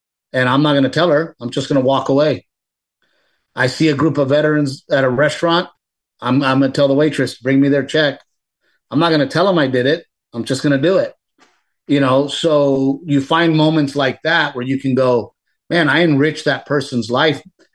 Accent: Portland, Texas, United States; I'm from Gregory, Portland, Texas, a little boy with a dream to be a stand-up comedian

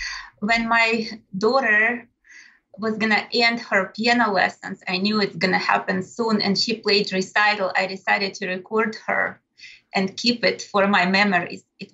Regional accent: Ukraine; English is a second language; I was born and received my training in Ukraine.

